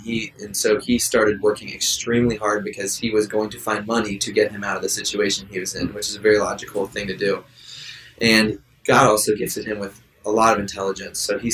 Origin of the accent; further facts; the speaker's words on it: Australia; also born or lived in Canada / Japan; And so I was born in Canada, and when we were about two, we moved to Australia.